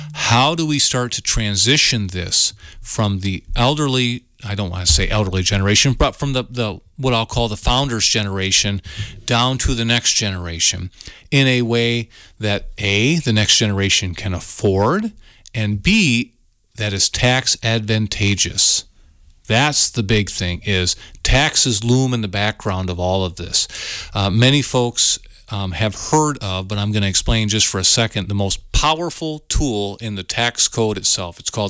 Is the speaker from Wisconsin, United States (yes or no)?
yes; Riverdale, Wisconsin, United States; now in Spring Green, United States; I grew up in Riverdale. I'm a river rat down by Muscadet. I currently live in Spring Green, so I'm from River Valley now.